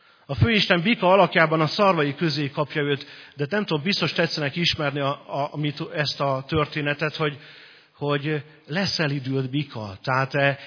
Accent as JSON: {"language": "Hungarian", "country": "Hungary", "said": "mert mi magyarok vagyunk Európában. Ez a mi közegünk."}